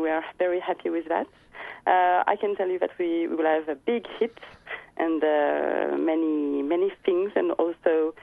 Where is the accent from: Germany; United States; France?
France; accent: French; English is a second language; moved away as an adult; now in Sydney, Australia; Well, my accent is still French, as you can hear, but but yes, I do enjoy very much living in Australia and living in Sydney.